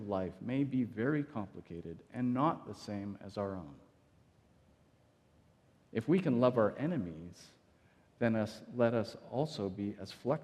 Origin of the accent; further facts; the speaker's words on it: Canada; White Canadians like to deny how much racism persists in our country.